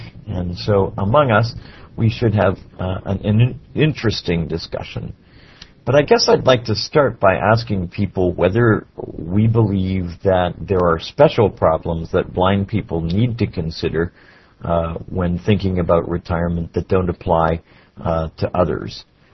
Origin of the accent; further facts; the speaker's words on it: Miami, Florida, United States; Good evening … from Miami, Florida, and welcome to Tuesday Topics.